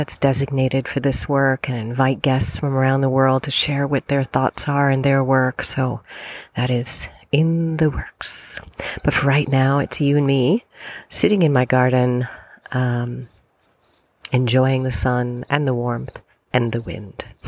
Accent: Illinois, United States; another one, in my home state of Illinois, a suburb not far from where I grew up, where my parents still reside.

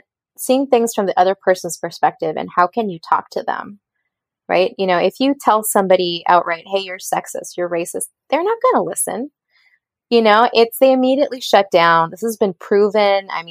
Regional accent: Colombia; also born or lived in Nigeria / France / Venezuela / United States; So I'm from Colombia, and I grew up in 5 different countries. I grew up in Nigeria, France, Venezuela, the States, and in Colombia, of course.

